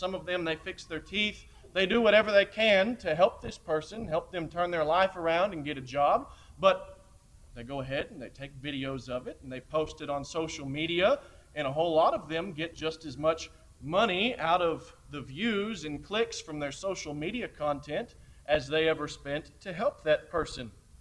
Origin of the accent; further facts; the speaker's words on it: California, United States; also born or lived in Missouri; now in Kentucky, United States; I grew up in California. I lived in Missouri for a couple of years. I live in Kentucky now